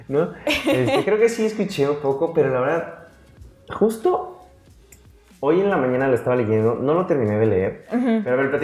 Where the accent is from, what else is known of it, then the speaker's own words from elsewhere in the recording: Mexico; es muy gracioso como los mexicanos podemos sacar lo cómico a cualquier situación.